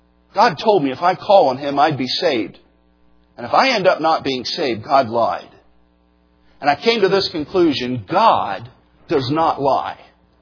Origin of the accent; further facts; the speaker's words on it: Telford, Pennsylvania, United States; moved away as an adult; also born or lived in Chattanooga, Tennessee; 1981, I moved from Telford, Pennsylvania, to Chattanooga, Tennessee. I enrolled at Tennessee Temple University. That was the last time I've lived at home. I was 21 years old.